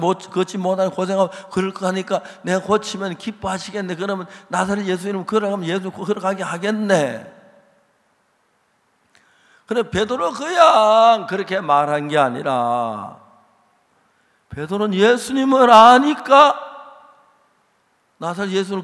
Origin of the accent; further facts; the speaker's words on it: Seonsan, North Gyeongsang, South Korea; now in Daejeon, South Korea; 대전에서 여러 해 살았습니다. 저도 이 교회 옛날에 목사로 있었습니다. 제 고향 경북 선산인데 죄송합니다만은 이제 내가 그 1944년에 제가 태어났어요.